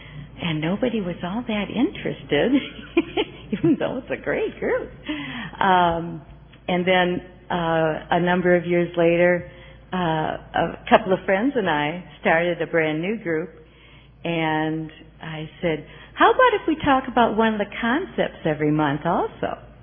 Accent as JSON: {"language": "English", "town": "Minneapolis", "region": "Minnesota", "country": "United States", "said": "I'm a very grateful member of the Worldwide Fellowship of Al-Anon and Alateen, and I'm from Minneapolis, Minnesota."}